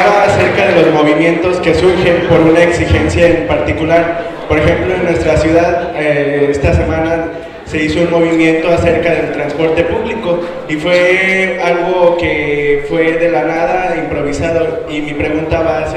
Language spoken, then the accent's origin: Spanish; Celaya, Guanajuato, Mexico; de Celaya, Guanajuato, y quisiera quejarme del comité estatal.